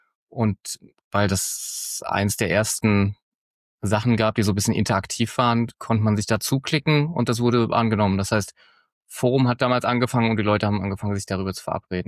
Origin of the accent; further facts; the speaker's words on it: Bad Kreuznach, Rhineland-Palatinate, Germany; Ich komme aus Bad Kreuznach, hier kann man ziemlich gut Mountainbike fahren.